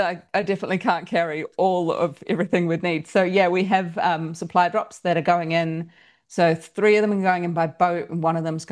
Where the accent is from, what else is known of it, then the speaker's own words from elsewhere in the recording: New Zealand; I'm from New Zealand, so I'm from across the ditch